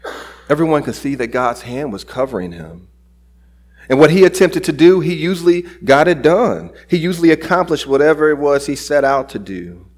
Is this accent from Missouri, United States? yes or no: yes; St. Louis, Missouri, United States; When I grew up, or where I grew up in North St. Louis